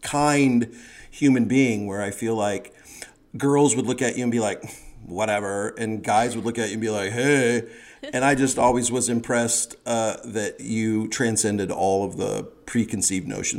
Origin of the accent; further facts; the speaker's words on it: Los Angeles, California, United States; and then a fan of the Kings, my hometown. I lived in L.A. for 20-whatever years